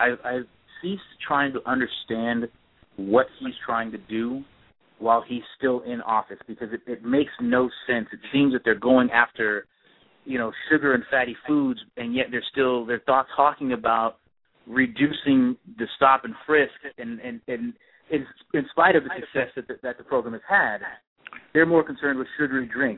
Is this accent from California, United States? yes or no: yes; Sacramento, California, United States; Born and raised in California. First was Sacramento, California, and then I moved to a couple of places, and now I'm in Los Angeles.